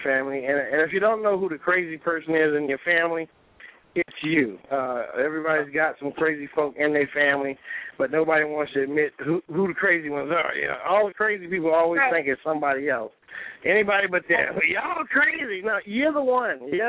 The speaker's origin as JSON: {"language": "English", "region": "California", "country": "United States", "tie": "born or raised there", "said": "I grew up in South Central Pasadena, Pomona, Watts, Compton. You name it. In fact, we lived in Watts during the Watts riots."}